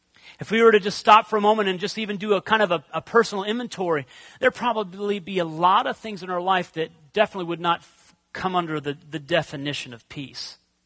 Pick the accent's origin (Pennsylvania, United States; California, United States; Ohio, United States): Pennsylvania, United States; Now, growing up, I grew up in the Methodist church, a very small Methodist church in a very small town in Pennsylvania.